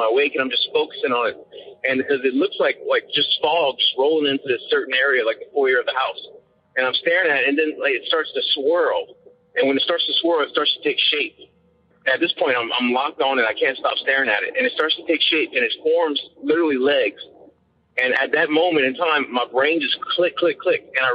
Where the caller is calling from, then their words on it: Lafayette, Louisiana, United States; I'm calling from Lafayette, Louisiana.